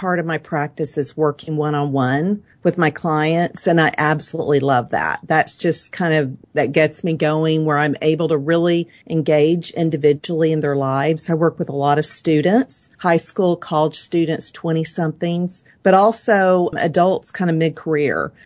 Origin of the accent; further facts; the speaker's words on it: Dallas, Texas, United States; I was born and raised in Dallas.